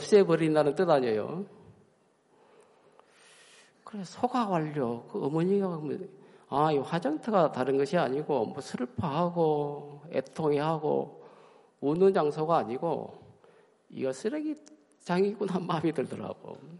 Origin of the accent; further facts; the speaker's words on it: Yeosu, South Jeolla, South Korea; 저는 이제 고향이 여수인데 여수 맑을 여자 물수자 물이 맑다고 해서 여수거든요.